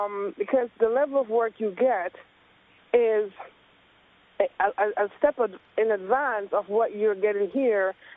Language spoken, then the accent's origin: English; Jamaica; moved away as an adult; now in United States; I grew up in Jamaica and was educated there until age 18. I came here in 1991